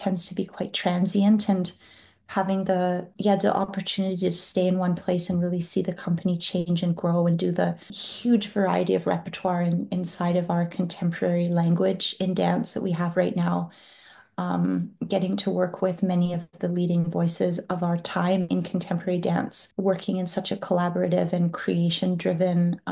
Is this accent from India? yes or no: no; British Columbia, Canada; I grew up on Vancouver Island, and I trained there as a young person until I finished high school. And then I was very fortunate to be able to move over to Vancouver